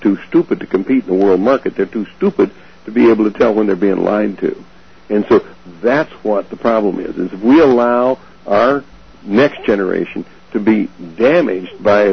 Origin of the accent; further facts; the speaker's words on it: United States; I do it because I'm an American.